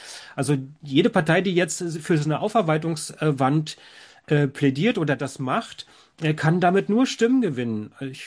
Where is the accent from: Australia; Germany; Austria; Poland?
Germany; Brandenburg; ich bin ja Brandenburger, ich habe es nicht weit bis nach Potsdam